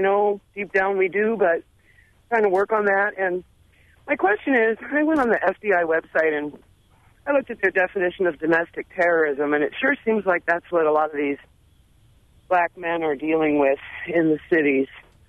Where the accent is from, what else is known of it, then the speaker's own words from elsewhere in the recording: Washington, District of Columbia, United States; now in Menominee, United States; I grew up in Washington, D.C., so I'm about as, you know, white as they come.